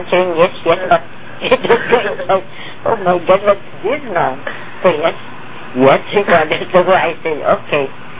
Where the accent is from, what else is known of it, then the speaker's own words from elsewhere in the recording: Philippines; first language Tagalog; English is a second language; So I talked to them as a Filipino, Tagalog.